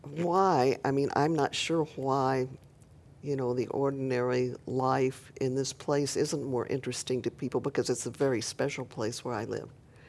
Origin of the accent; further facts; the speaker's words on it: Tennessee, United States; born there; also born or lived in Oklahoma; In fact, I was born in Tennessee, I lived in Oklahoma for quite some time too before coming here.